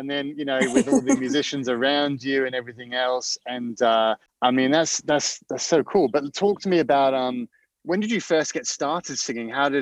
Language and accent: English; Auckland, New Zealand; born there; I was born in Auckland in New Zealand. But I've only been out of Christchurch for a couple of times. And I don't sound like it